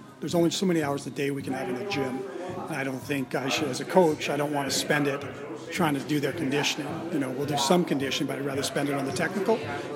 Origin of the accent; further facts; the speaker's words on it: British Columbia, Canada; we're from Vancouver Island, so you're going to have to travel.